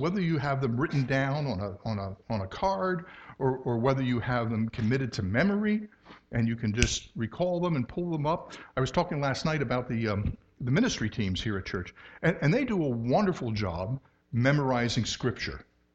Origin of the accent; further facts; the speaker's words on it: United States; because, you know, I'm an American male